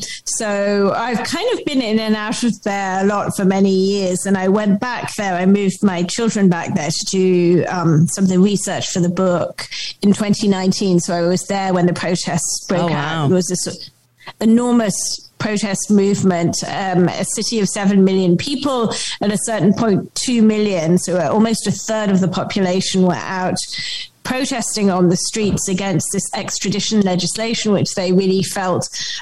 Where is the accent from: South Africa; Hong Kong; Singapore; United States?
Hong Kong; So my father's Chinese and my mother's British, and I grew up in Hong Kong.